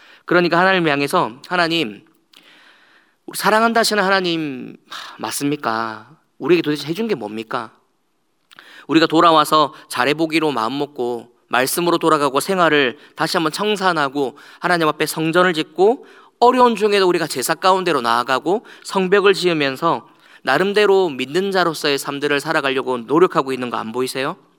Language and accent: Korean; Gyeongsang, South Korea; 저는 경상도 남자다 보니까